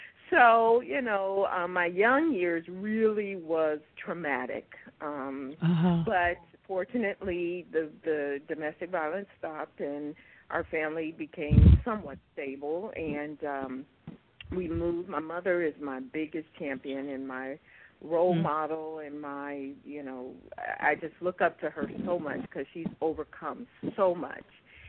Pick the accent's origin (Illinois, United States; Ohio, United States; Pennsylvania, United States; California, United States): Ohio, United States; Cleveland; I was born in the 60s and really raised in the 70s, and I'm from Cleveland, Ohio, and so I lived in Warrensville Heights.